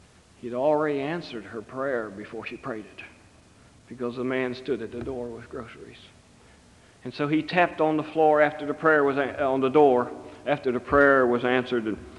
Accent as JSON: {"language": "English", "region": "West Virginia", "country": "United States", "said": "So I came from West Virginia reluctantly to come to this seminary."}